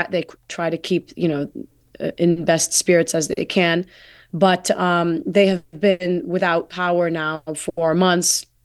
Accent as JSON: {"language": "English", "country": "United States", "said": "And I feel as an American and as a Palestinian and as a human being, frankly, with family in Gaza specifically"}